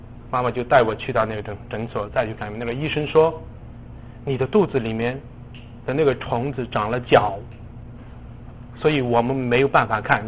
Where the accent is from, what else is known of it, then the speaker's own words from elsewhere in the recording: Northwest China, China; born there; 你们知道我们在西北的那个乡下，我是出生在西北的一个乡下的一个小山村里面